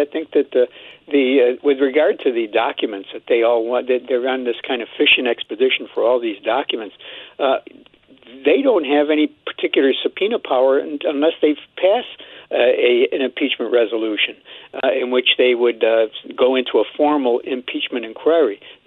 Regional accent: New York, United States; Basically, when I go back up to my hometown in upstate New York, when I talk to people back there

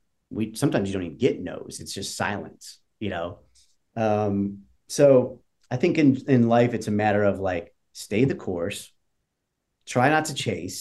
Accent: Detroit, Michigan, United States; And I'm from Detroit and I love that style of music.

